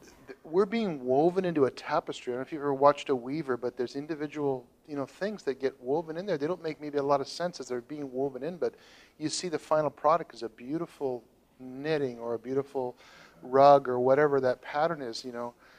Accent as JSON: {"language": "English", "region": "Texas", "country": "United States", "tie": "born there", "moved": "as an adult", "said": "I was born in the great state of Texas, and you can't be more American than Texan. I grew up in the United States Air Force. That makes you pretty American."}